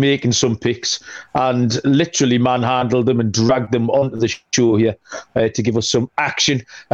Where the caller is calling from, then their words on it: Newcastle upon Tyne, North East England, United Kingdom; I am joining you from Newcastle upon Tyne in the northeast of England.